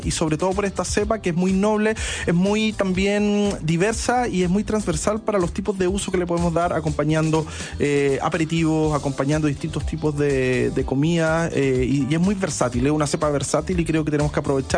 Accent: Chile; nosotros como chilenos tenemos que ser y sentirnos parte también de esta industria.

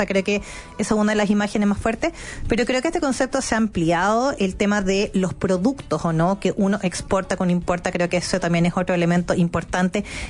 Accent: Chile; Cuando uno dice, ¿de dónde eres? De Chile.

